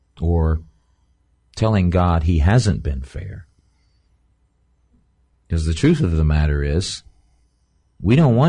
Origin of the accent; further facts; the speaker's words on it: United States; We believe that we, as a birthright, as an American, we have a right to certain things.